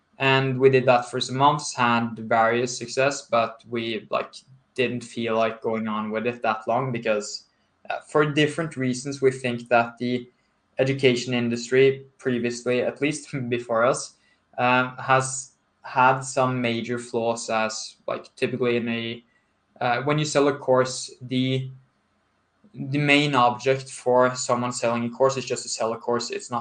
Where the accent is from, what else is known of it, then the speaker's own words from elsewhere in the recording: Kristiansand, Agder, Norway; English is a second language; So I'm from Norway, a tiny town in Norway called Kristiansand, and I am at status quo, 21 years old.